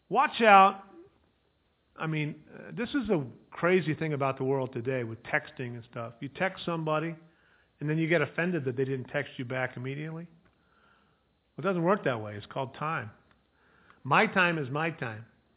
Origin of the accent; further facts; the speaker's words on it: Ukiah, California, United States; also born or lived in Edina, Minnesota; when I moved from Edina, Minnesota, back to Ukiah, I was called there, he would say to me that his opinion was that moving back to Ukiah, my hometown, was like going back to a black hole.